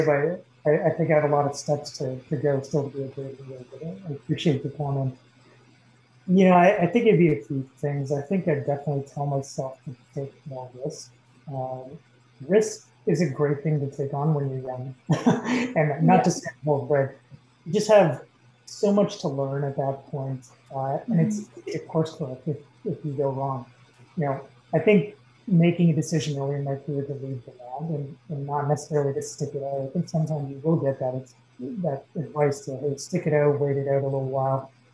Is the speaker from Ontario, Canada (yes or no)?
yes; Ontario, Canada; I was born and raised just outside of Toronto. Wife was there, family was there.